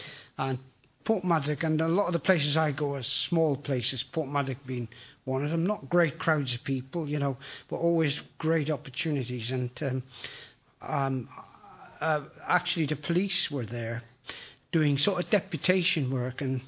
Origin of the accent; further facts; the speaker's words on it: Leinster, Ireland; Although I speak fluent Welsh now. Well, not fluent, but very good Welsh, really. I'm from Ireland, actually, from a place called County Kildare.